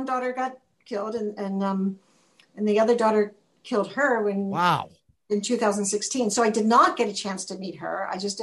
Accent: Philadelphia, Pennsylvania, United States; Philadelphia.

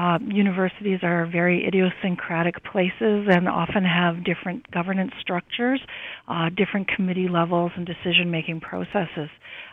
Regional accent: Saskatoon, Saskatchewan, Canada; born there; I'm not from here. I was born in Saskatoon, and my family comes from my dad's side, first from the Red River Valley, and then from a small town outside of Batoche.

